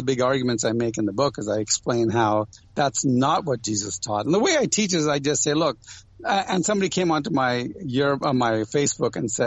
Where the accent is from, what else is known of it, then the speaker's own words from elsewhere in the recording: Ghana; born there; So we're Indian origin. I was born in Africa. I was born in Ghana.